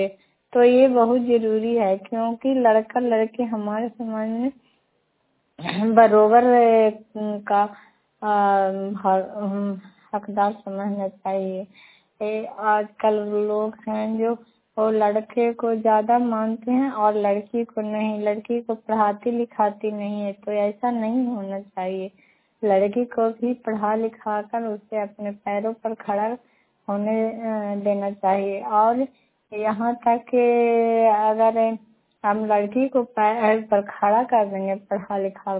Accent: Badiha, Bihar, India; मैं बडीहा गांव से हूँ, उठाखा पंचायत से, नगर नौसा प्रखंड से, नालंदा जिला से।

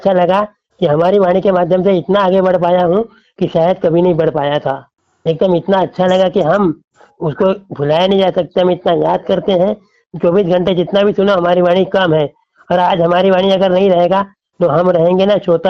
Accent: Betul, Madhya Pradesh, India; मैं रहने वाला जिला बैतूल मध्य प्रदेश का निवासी हूँ।

